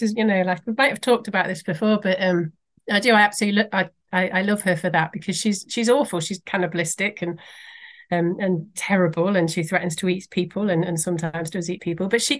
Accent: Wales, United Kingdom; from when I was a child growing up in Wales

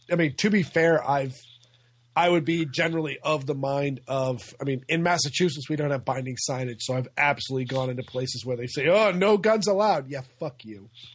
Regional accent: Scotland, United Kingdom; because I'm Scottish, not Swedish.

